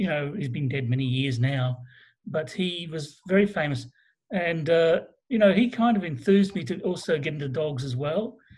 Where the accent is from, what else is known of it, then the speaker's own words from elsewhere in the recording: Rockhampton, Queensland, Australia; I come from rural Australia in a place called Rockhampton, which is a small city on the Tropic of Capricorn.